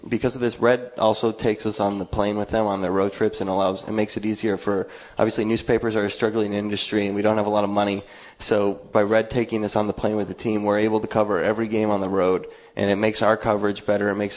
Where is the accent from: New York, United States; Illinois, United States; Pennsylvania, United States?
Illinois, United States; Northbrook; But I grew up in Northbrook, Illinois, which is where the captain, J.T. Comfer, is from.